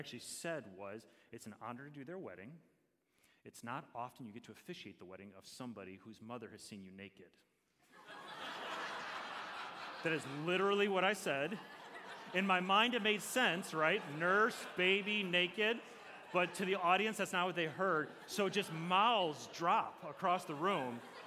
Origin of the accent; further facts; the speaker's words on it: Waukegan, Illinois, United States; born there; I was born in Waukegan, Illinois.